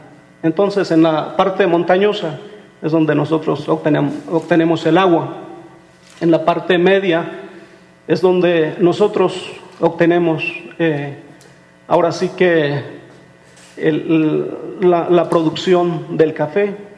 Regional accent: Mexico; nosotros apelamos a las leyes que nos gobiernan como mexicanos

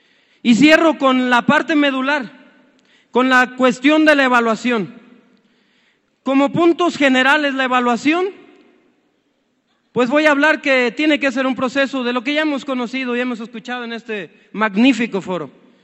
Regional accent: Mexico; transformar la verdadera educación que necesitamos como mexicanos, como sociedad

